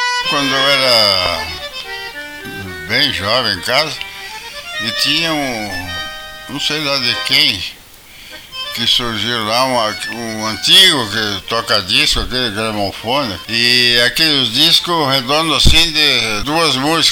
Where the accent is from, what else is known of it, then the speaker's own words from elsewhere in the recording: Caçapava do Sul, Rio Grande do Sul, Brazil; born there; also born or lived in Cachoeira do Sul; Fui nascido em Caçapava do Sul. E depois vim para Cachoeira do Sul para estudar música.